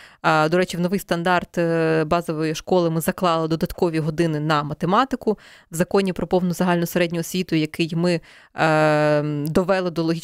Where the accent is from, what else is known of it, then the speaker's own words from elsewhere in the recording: Ladyzhyn, Vinnytsia Oblast, Ukraine; це не 36 тисяч, наприклад, в моєму рідному містечку Латижин.